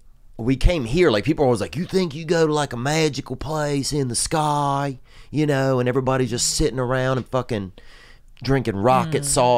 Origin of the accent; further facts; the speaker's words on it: Louisiana, United States; In Louisiana.